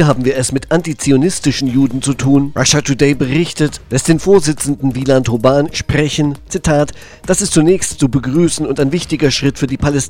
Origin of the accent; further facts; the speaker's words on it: Thuringia, Germany; Als Thüringer merke ich an, man kann auch mal in unseren Bergen urlauben.